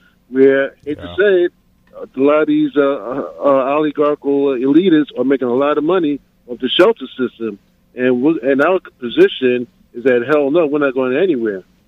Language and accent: English; Queens, New York, United States; I'm from Southeast Queens.